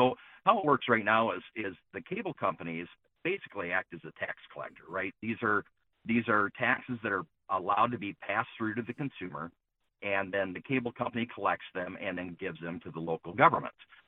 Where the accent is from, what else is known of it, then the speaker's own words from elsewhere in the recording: Michigan, United States; And so, I mean, I'm from Oakland County. Oakland County averages about 5 to 6 streaming services per household.